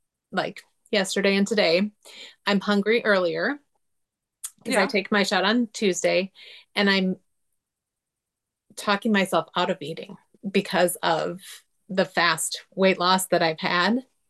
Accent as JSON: {"language": "English", "region": "Minnesota", "country": "United States", "said": "I'm from Minnesota."}